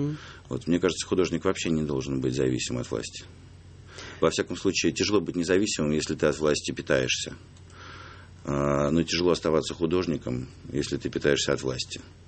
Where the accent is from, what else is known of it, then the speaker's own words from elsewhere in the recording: Russia; я русский, что я россиянин. Россиянин. Патриотическое кино, когда я счастлив, что я родился в этой стране.